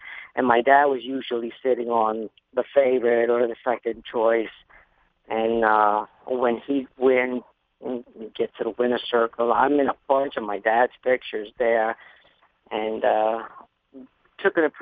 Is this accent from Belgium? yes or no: no; Puerto Rico; also born or lived in Brooklyn, United States; now in United States; No, actually, I was only born there. I was raised in Puerto Rico.